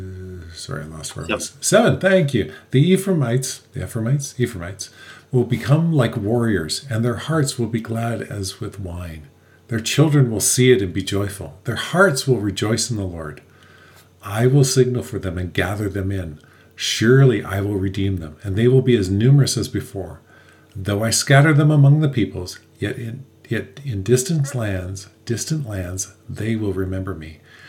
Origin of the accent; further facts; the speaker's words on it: Canada; And we're Canadian too.